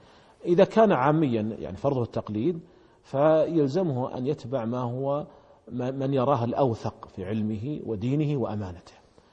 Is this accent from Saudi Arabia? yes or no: yes; Saudi Arabia; عندنا في المملكة العربية السعودية